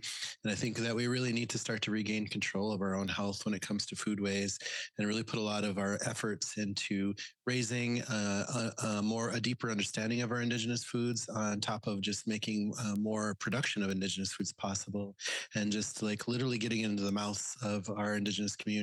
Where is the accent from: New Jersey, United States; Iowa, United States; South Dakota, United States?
South Dakota, United States; Pine Ridge Reservation; now in Minneapolis, United States; I am from Pine Ridge Reservation, South Dakota. I'm enrolled with the Oglala Lakota.